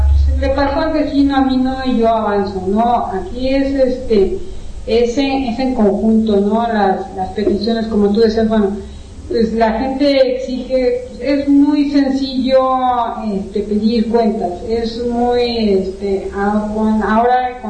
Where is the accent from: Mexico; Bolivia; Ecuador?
Mexico; como mexicanos tengamos actas de nacimiento